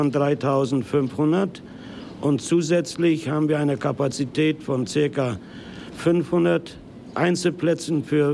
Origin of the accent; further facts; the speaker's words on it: Mecklenburg-Vorpommern, Germany; Ja, wir sind ja Plattdütschen und wir sagen das Gleiche.